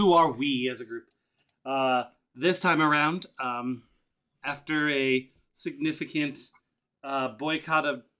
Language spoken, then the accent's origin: English; United Kingdom; I'm British